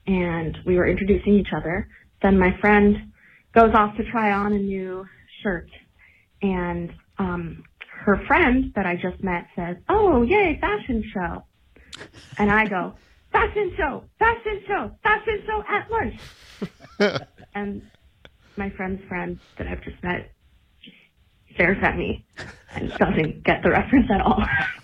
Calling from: San Diego, California, United States; Hi, guys. … I'm calling from San Diego.

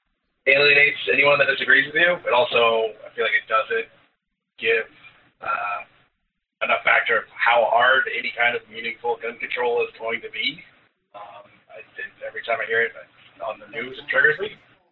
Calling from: New Hampshire, United States; from New Hampshire.

